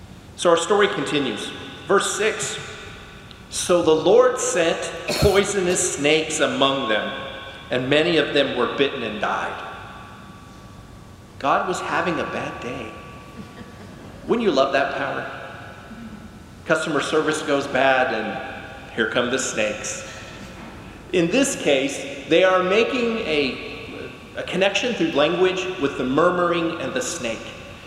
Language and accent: English; Rust, Texas, United States; We're from Rust, Texas. We know snakes, right?